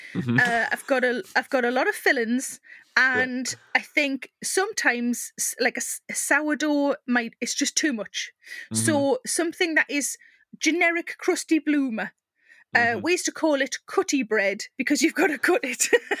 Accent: South Shields, North East England, United Kingdom; Well, I'm from South Shields, and I was once stopped in South Shields town centre by a woman who recognised me.

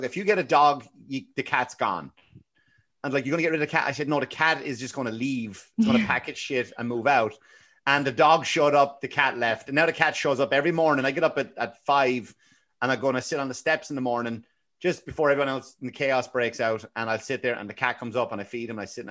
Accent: Ireland; I remember even growing up in Ireland

